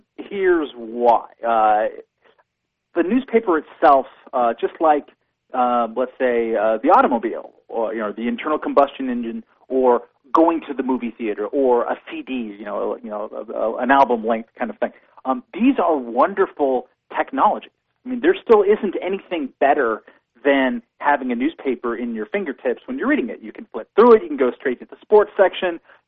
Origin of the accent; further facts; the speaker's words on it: Los Angeles, California, United States; let's take Los Angeles, my hometown